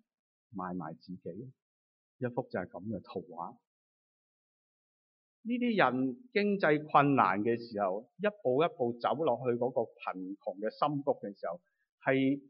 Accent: Vancouver, British Columbia, Canada; 我哋加拿大人，我哋溫哥華人應該好熟呢樣嘢。

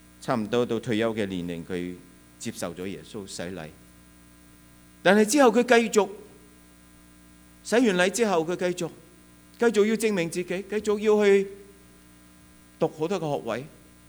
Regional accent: Hong Kong; now in Canada; 就好像移民来了加拿大的很多不同国籍的，特别是我们香港人，拿到一个安全港回去

